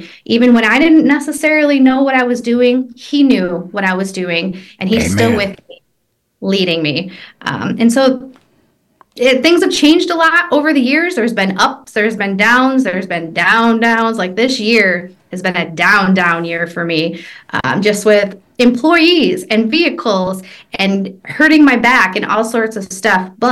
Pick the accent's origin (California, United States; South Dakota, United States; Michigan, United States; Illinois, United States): Michigan, United States; I'm from Michigan, which is, you know, the mitten. I'm 37 years old